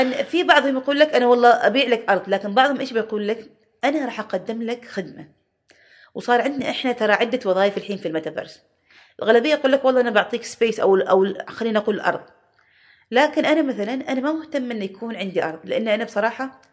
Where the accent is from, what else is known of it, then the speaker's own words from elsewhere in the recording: Oman; يعني حتى عندنا على فكرة إحنا عمانيين